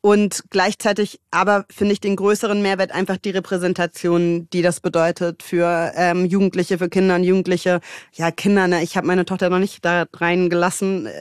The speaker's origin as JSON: {"language": "German", "region": "Hamburg", "country": "Germany", "tie": "born or raised there", "said": "ich bin in Mümmelmannsberg aufgewachsen, im Hamburger Osten. Und das ist sehr, sehr migrantischer Stadtteil schon immer gewesen."}